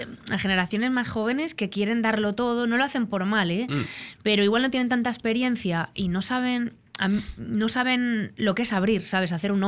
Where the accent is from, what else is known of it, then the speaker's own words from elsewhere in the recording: Galicia, Spain; moved away as an adult; porque yo me fui de Galicia a estudiar sonido a Madrid